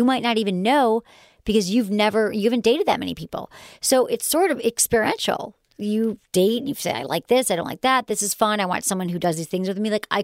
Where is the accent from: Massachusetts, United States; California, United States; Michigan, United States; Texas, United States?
Michigan, United States; accent: Michigan; And that's my Michigan accent.